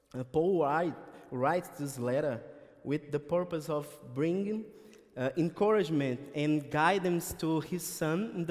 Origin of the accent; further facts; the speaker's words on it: Brazil; moved away as an adult; now in Canada; I'm from Brazil. I'm here with my wife, Marcela, our son, Estevan. So we have been living in Canada for about 2.5 years.